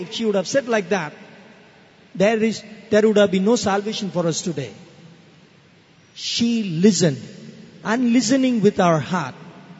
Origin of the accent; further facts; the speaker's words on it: India; In my tradition, I'm an Indian. My tradition is Shravana.